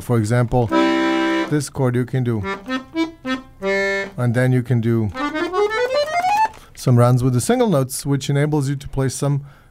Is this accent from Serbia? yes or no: yes; Serbia; I grew up in Serbia or Yugoslavia at that time